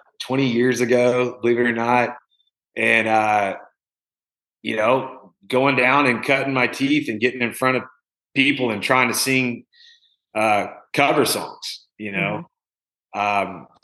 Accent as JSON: {"language": "English", "town": "Miami", "region": "Oklahoma", "country": "United States", "tie": "born or raised there", "said": "Growing up in Miami, Oklahoma, it's a town of 10,000 people."}